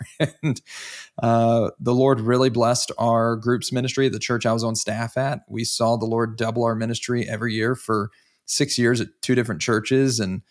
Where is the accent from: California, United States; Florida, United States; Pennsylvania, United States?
Pennsylvania, United States; now in Dallas, United States; I'm originally from the Northeast. I'm from Pennsylvania, born outside Philly, and I'm Yankee.